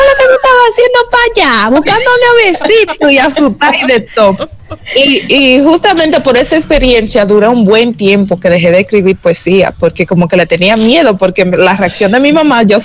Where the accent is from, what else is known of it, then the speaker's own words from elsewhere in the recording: New York, United States; yo crecí en Nueva York sin familia.